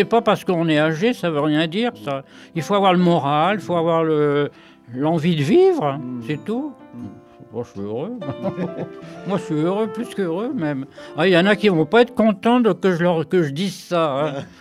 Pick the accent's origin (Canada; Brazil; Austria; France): France; Quillan, Occitanie; also born or lived in Paris; Ici, j'étais à Quillan dans l'Aude. Et je suis remonté ici en 1947. Mais je suis né à Paris.